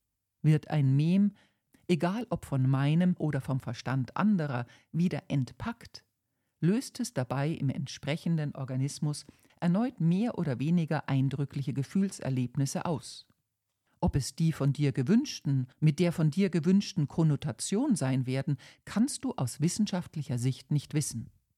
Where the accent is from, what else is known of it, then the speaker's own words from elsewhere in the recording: Germany; born there; fiel es mir als gebürtige Deutsche